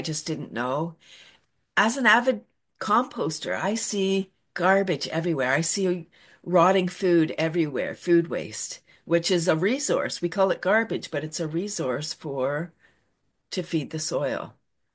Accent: Toronto, Ontario, Canada; I'm from Toronto, and I moved out of Toronto and bought my house in 93.

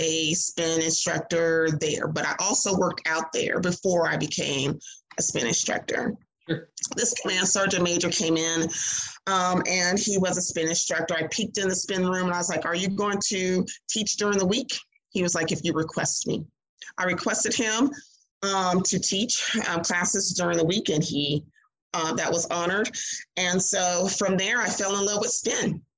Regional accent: Mississippi, United States; also born or lived in Tennessee; I moved from Tennessee to Mississippi. I grew up in Mississippi, but after high school, college, marriage life took me away.

